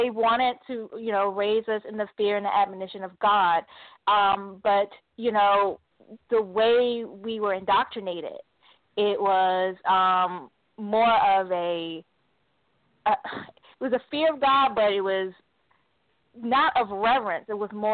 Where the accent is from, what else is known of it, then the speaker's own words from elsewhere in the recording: Chicago, Illinois, United States; moved away as an adult; that was my childhood up until, you know, my high school years. And then after graduating high school, I relocated from Chicago to the D.C. area to attend college.